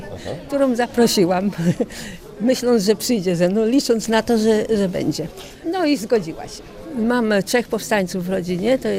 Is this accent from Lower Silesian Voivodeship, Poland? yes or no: no; Greater Poland Voivodeship, Poland; Pochodzimy wszyscy z Wielkopolski.